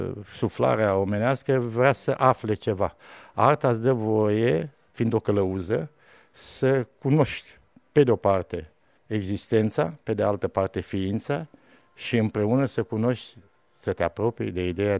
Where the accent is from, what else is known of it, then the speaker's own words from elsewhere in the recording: Moldavia, Romania; Lumea însemnând lumea satului românesc, lumea regiunilor românești, sunt moldovean, am lucrat la Cluj, am lucrat la Arad, sunt român